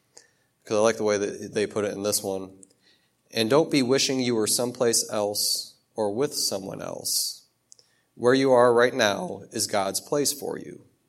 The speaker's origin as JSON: {"language": "English", "region": "Michigan", "country": "United States", "moved": "yes", "said": "I relocated here from Michigan, but I came from a small town in Michigan."}